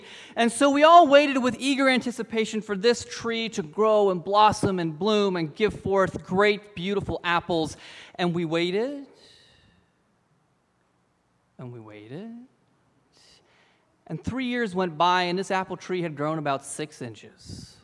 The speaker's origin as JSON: {"language": "English", "country": "Papua New Guinea", "tie": "born or raised there", "said": "So growing up in Papua New Guinea, my father decided that he wanted to get an apple tree."}